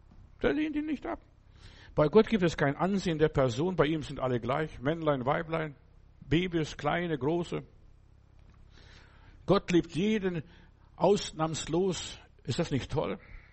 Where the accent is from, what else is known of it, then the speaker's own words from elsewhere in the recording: Lithuania; Bei uns zu Hause in Litauen, wir haben nicht so Sprudel gehabt, was weiß ich, das ganze Zeug, was man heute hier trinkt.